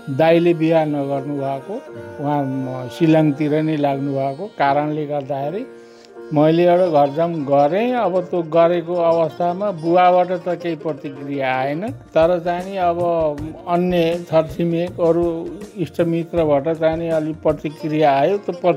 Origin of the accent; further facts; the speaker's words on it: Lumbini Province, Nepal; also born or lived in Kapilvastu; मेरो बाल्यकाल गुल्मी जिल्लामै बित्यो।